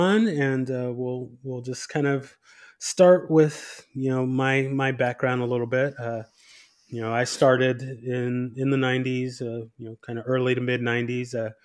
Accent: San Diego, California, United States; now in Dallas, United States; I'm now in the Dallas, Texas area. I'm originally from the Southern California, San Diego area.

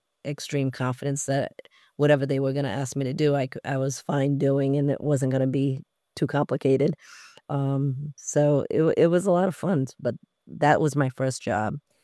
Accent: Rhode Island, United States; I'm from Rhode Island, so it's really like an hour away.

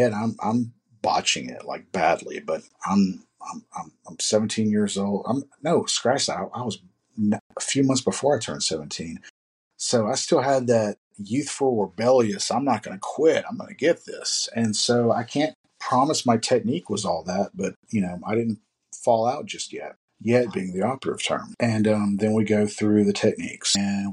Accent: Hattiesburg, Mississippi, United States; Anybody from my hometown will know that's not the best part of town.

